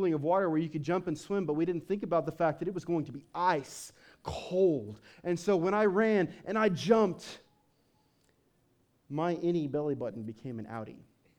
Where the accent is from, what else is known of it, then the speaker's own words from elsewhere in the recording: Kansas, United States; dude, we're from Kansas, and the closest thing to a mountain we have is Mount Sunflower, which is a glorified hill.